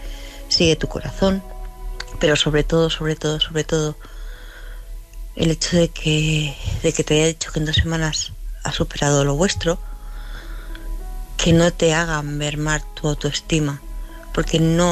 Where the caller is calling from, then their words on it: Tarragona, Catalonia, Spain; de Tarragona.